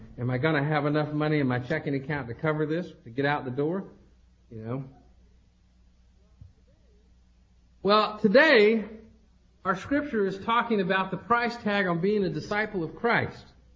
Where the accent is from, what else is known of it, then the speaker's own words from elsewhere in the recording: Palatka, Florida, United States; in my hometown in Palatka.